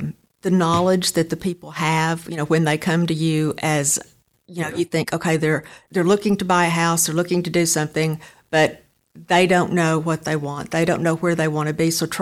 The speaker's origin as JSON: {"language": "English", "town": "Mesquite", "region": "Texas", "country": "United States", "tie": "born or raised there", "lives_now": "Dallas, United States", "said": "Well, actually, I grew up in Mesquite."}